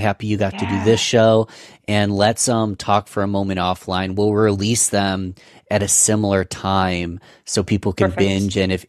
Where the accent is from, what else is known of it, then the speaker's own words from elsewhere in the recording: New York, United States; We are both from New York, so that's context for international listeners or anywhere in the United States.